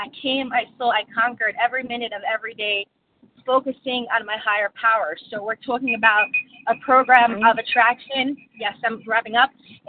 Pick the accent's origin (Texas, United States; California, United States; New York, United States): New York, United States; Good morning, everybody. … from New York, compulsive overeater, undereater, anorexic, and exercise bulimic.